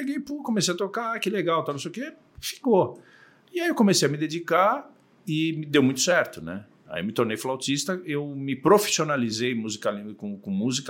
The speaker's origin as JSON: {"language": "Portuguese", "region": "São Paulo", "country": "Brazil", "tie": "born there", "said": "Eu nasci em São Paulo, nasci na Beneficência Portuguesa. Sou de uma família do interior, né? Minha família, por parte de pai, é de São José do Rio Preto, da região ali, né, de Monte Aprazível."}